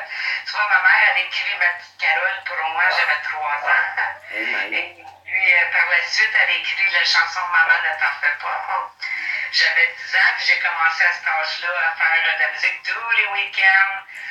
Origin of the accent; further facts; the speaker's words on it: Orléans, Ontario, Canada; Hey, moi, je suis franco-ontarienne. Alors, je suis native d'un petit village d'Orléans, qui est à peu près 7 km de la capitale d'Ottawa.